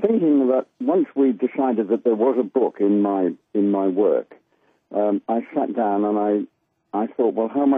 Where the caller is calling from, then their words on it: Wales, United Kingdom; I'm calling in from home, Wales.